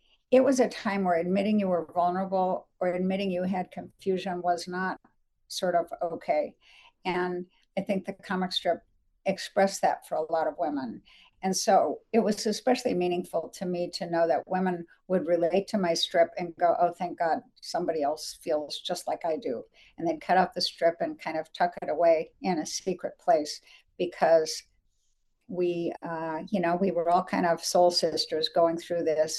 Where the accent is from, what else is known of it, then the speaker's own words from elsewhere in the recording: Dayton, Ohio, United States; born there; Yep, coming home to my roots. My family. I was born in Dayton.